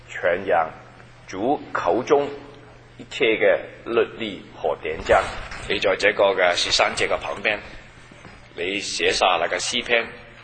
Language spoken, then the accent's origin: Chinese; China; 希腊人是包括我们中国人，中国人也是一样